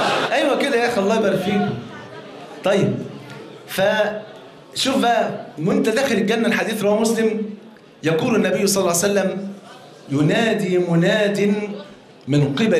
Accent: Egypt; بقى مش تعرف المش عندنا في مصر فرض عين

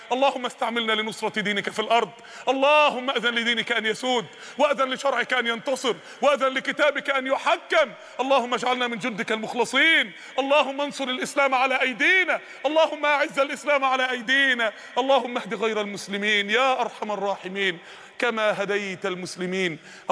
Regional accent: Mansoura, Dakahlia, Egypt; وفاء لإحدى النساء الفاضلات اللي عندنا في المنصورة

